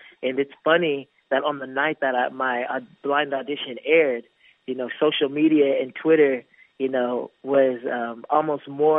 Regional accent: United States; growing up in America, you know, we're really blessed here.

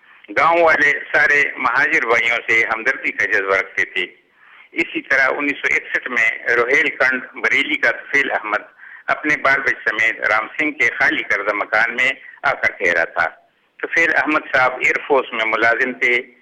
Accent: Garhi Kapura, Khyber Pakhtunkhwa, Pakistan; میں خیبر پختونخوا میں ضلع مردان کے ایک قدیم اور تاریخی گاؤں گڑی کپورہ کا رہنے والا ہوں. مغلیہ دور میں اس کا نام لنگر کوٹ تھا, بعد میں گڑی امازئی اور گڑی کپورہ کے نام سے پکارا گیا.

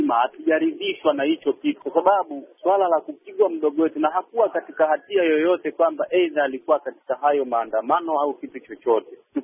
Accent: Iringa, Tanzania; manake mimi ninatokea Iringa

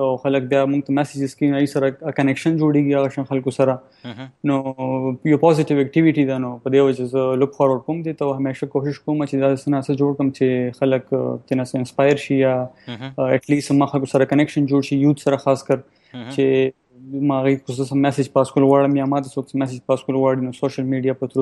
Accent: Peshawar, Khyber Pakhtunkhwa, Pakistan; also born or lived in Germany; زه هو بیسیکلی د پېښور یم او زه اوس په روسټورنټ مې جرمني کې مې سبق ویل

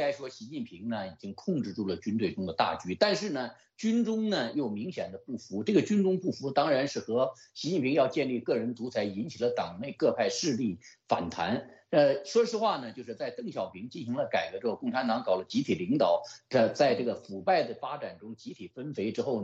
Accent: China; 因为我们来自大陆人都知道党政军

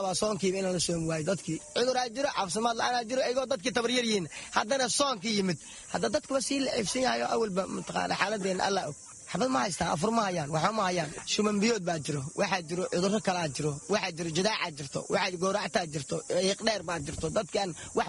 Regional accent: Bariiri, Lower Shabelle, Somalia

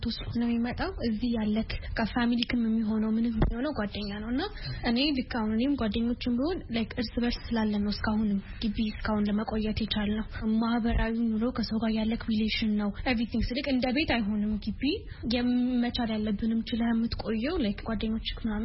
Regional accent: Addis Ababa, Ethiopia; እኔ አዲስ አበባ ነው ተወልጄ የሚያደኩት

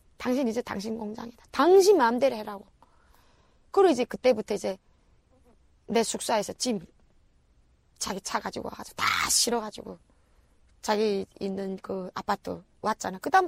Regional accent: North Korea; now in South Korea; 나 북한 사람이고

